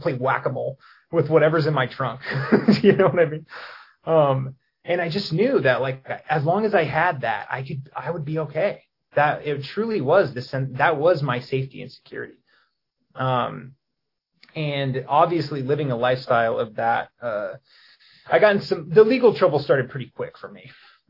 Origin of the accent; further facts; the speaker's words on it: Poway, California, United States; I grew up in Poway, California in San Diego.